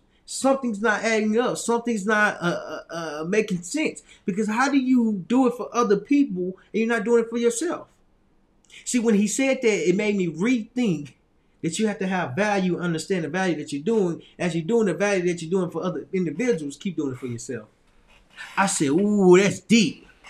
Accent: Little Rock, Arkansas, United States; when I was in my hometown, Little Rock, Arkansas, when I was there, I went to this place

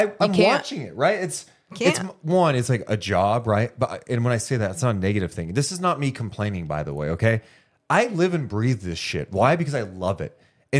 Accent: Sacramento, California, United States; and I'm born and raised in Sacramento, I'm not like, hey, dude, I'm impartial, blah, blah, blah.

